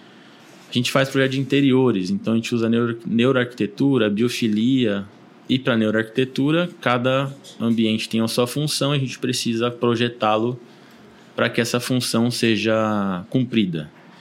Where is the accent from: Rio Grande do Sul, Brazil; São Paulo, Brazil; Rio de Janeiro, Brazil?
São Paulo, Brazil; also born or lived in São Bento do Sapucaí; Eu nasci em São Paulo, capital, né? Cresci em São Paulo. É, como eu estava te falando antes aqui, né? Eu tive um momento bom de morar em São Bento de Sapucaí, uma cidade pequenininha, uma cidade muito natural, turística